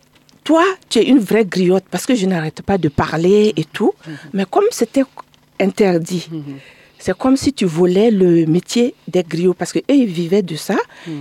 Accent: Bobo-Dioulasso, Hauts-Bassins, Burkina Faso; Je suis originaire de Bobo Dioulasso.

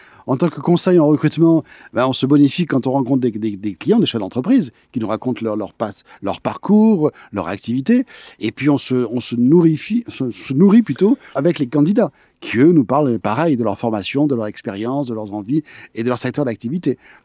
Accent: Carthage, Tunisia; born there; C'est mon père qui est né en Sicile, qui est allé ensuite en Tunisie. Voilà, je suis né à Carthage en Tunisie.

